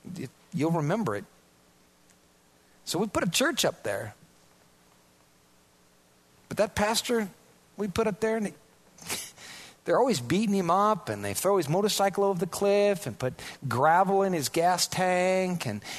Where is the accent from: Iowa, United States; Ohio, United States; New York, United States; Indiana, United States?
Iowa, United States; Now, I'm from Iowa. I'm really regressing here. I'm from Iowa, you know, and we're not looking for demons under every rock.